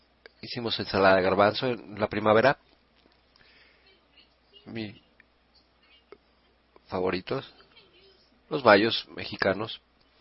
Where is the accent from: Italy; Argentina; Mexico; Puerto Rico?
Italy; Que le da un sabor extra a las cosas, como buena italiana.